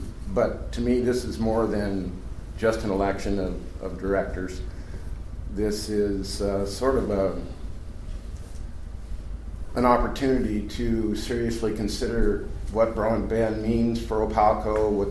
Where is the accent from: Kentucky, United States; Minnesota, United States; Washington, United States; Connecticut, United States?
Washington, United States; San Juan; I'd like to thank you for putting on this forum.